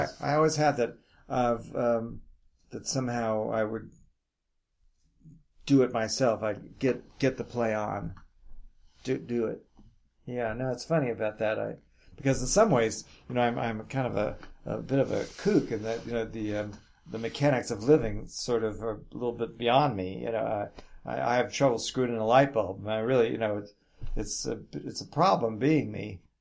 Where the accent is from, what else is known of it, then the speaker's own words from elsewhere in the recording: New York City, New York, United States; Well, I knew, maybe because I'm from New York City, or maybe just nature gave me a pragmatic attitude about life.